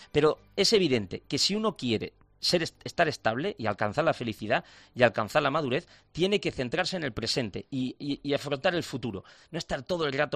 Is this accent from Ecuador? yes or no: no; Granada, Andalusia, Spain; En Granada, que yo soy granadino, decimos, bueno, esto es muy de Jaén, ¿no?